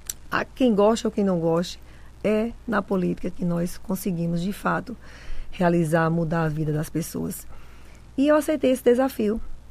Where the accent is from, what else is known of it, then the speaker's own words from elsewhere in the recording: Paraíba, Brazil; moved away as an adult; also born or lived in São Paulo; Vim da Paraíba, na verdade sou paulista, criada na Paraíba e roraimada agora. Cheguei aqui em 2003, né, com a esperança de um futuro melhor.